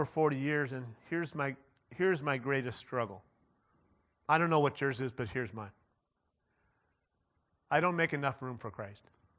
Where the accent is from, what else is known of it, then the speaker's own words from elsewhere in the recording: Ukiah, California, United States; I grew up in Ukiah, and it was always big time. You know, go to the county fair.